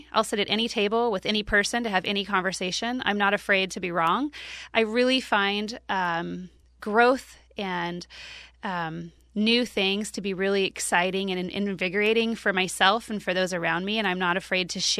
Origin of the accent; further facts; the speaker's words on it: Salem, Oregon, United States; I grew up here in Northeast Salem. I grew up with the Native American community. I grew up very poor.